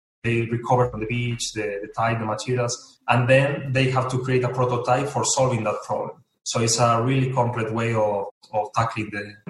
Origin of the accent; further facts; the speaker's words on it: Asturias, Spain; English is a second language; Actually, I am not from Galicia, I'm from Asturias, which is a region which is quite close.